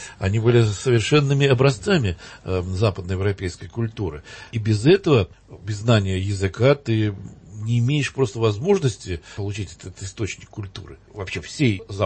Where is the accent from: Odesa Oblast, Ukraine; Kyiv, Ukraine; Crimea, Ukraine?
Odesa Oblast, Ukraine; Odesa; Я вырос в Одессе, и я помню, ну, в русской среде, конечно, это русский город совершенно.